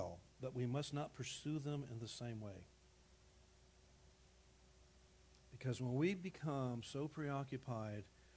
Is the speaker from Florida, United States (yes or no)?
yes; Miami, Florida, United States; I grew up in Miami without air conditioning